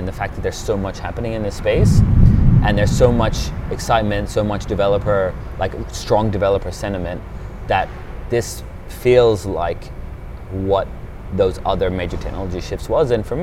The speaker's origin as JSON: {"language": "English", "country": "Australia", "tie": "born or raised there", "also_born_or_lived": "United Kingdom", "lives_now": "Switzerland", "said": "But I grew up in Australia."}